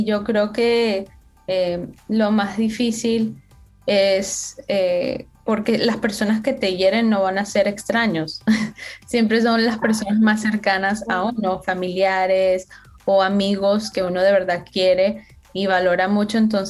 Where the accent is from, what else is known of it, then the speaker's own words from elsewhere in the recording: Colombia; yo soy de Colombia